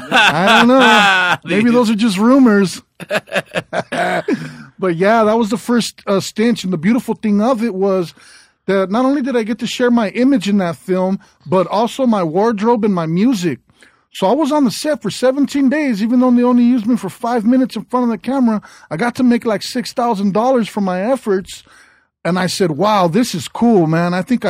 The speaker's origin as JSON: {"language": "English", "town": "South Gate", "region": "California", "country": "United States", "tie": "born or raised there", "said": "I grew up in Southgate, yeah."}